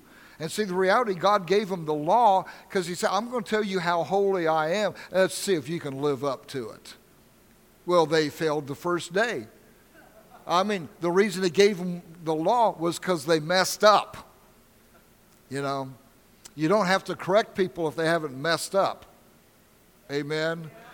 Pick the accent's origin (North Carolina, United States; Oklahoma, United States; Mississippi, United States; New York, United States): Oklahoma, United States; I was raised in Oklahoma. You know, some of my friends were Indians.